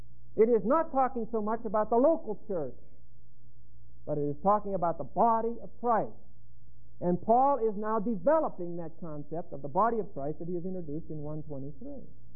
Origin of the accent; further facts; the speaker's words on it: Pennsylvania, United States; Back where I come from, we have kinfolk. I come from Western Pennsylvania, a level 2200 coal mine shaft, 3,622.